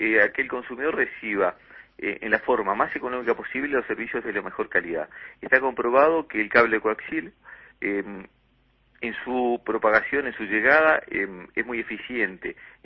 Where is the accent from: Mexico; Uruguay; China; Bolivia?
Uruguay; como uruguayos